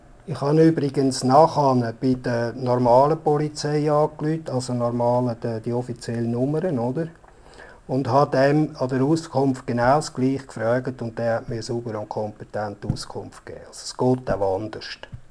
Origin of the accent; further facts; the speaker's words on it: Switzerland; Und als Schweizer Bürger, auch überhaupt als Bewohner von dem Land